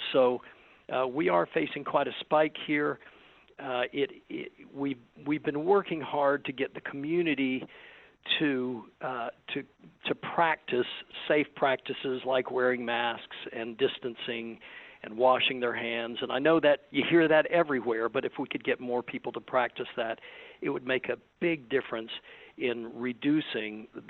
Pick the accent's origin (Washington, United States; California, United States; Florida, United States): Florida, United States; I'm from Florida originally, so it doesn't bother me, but it is hot here and it is muggy.